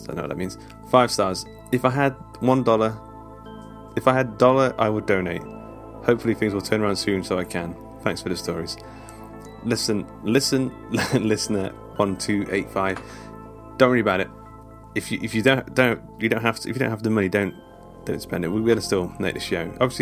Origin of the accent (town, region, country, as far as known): England, United Kingdom